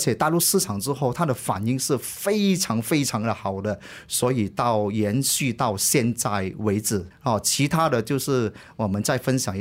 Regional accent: Malaysia; 我们是马来西亚的一个独家批发商在马来西亚

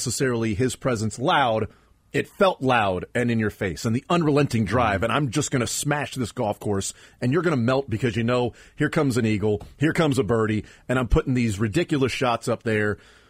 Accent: Sweden; English is a second language; Where are you from again? Oh, I'm a Red Raider. I went to Texas Tech. Well, but where originally? Sweden.

